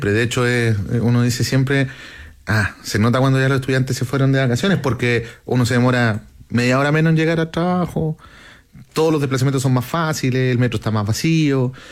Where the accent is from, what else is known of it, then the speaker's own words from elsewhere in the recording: Valparaíso, Chile; yo que soy porteño, nacido y criado en Valparaíso, vivía a la playa cuando joven.